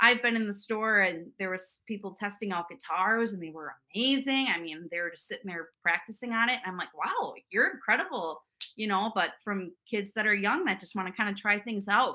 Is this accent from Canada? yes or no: no; Sheboygan Falls, Wisconsin, United States; I'm actually from Sheboygan Falls, right outside of Sheboygan, Kohler area.